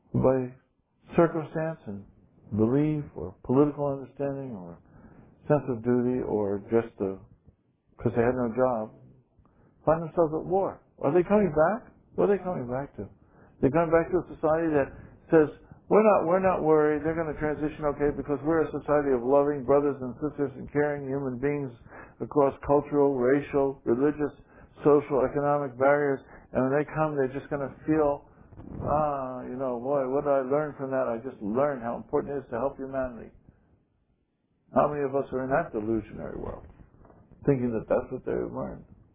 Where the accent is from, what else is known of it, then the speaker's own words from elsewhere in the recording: United States; He's from India and I'm from the United States